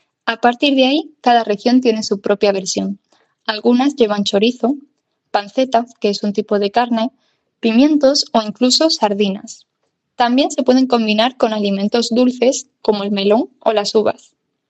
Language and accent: Spanish; Spain; now in Paris, France; soy española. Actualmente vivo en París y estoy empezando a extrañar un plato típico de mi país llamado migas.